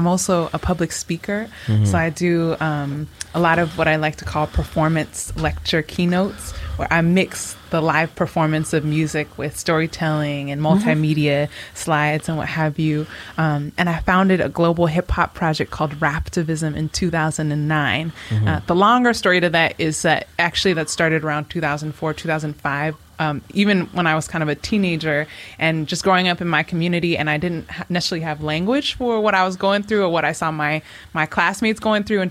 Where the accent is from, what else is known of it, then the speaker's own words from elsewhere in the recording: Seattle, Washington, United States; also born or lived in Yokohama, Japan / Bay Area; now in Philadelphia, United States; I was born in Seattle, Washington, but I also grew up between Seattle and Yokohama, Japan.